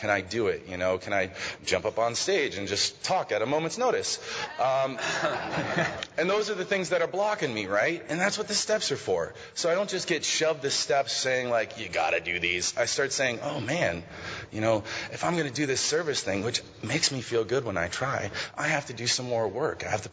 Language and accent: English; Boise, Idaho, United States; I'm an alcoholic from Boise, Idaho.